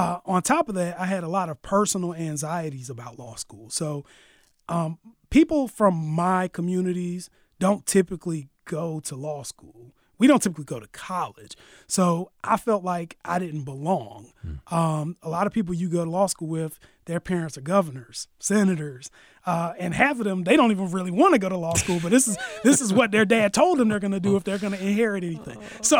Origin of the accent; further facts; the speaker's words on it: Durham, North Carolina, United States; I said, I'm from Durham, North Carolina. She says, oh, have you ever heard of North Carolina Central University? Absolutely. Like, I grew up in Durham.